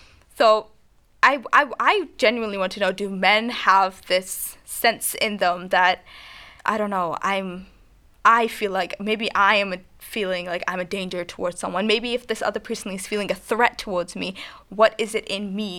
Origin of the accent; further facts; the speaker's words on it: Pakistan; Now, obviously, I'm talking as a Pakistani culture does not believe in that.